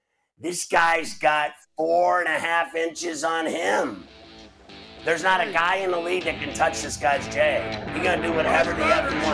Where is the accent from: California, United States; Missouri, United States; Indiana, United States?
Indiana, United States; Valparaiso; when I was a kid growing up in Indiana, now you understand, my dad was with U.S. Steel, so I lived in Valparaiso